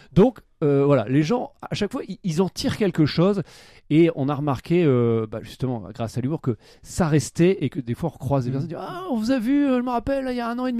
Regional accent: Hauts-de-France, France; comme nous on est du Nord, on s'est dit on va se faire un beau challenge

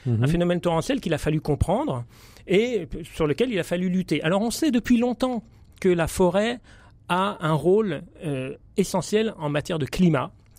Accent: Brittany, France; Alors, en tant que breton d'origine, je ne pourrais pas vous dire que je ne suis pas sensible à cette histoire d'Arthur, à l'histoire arthurienne

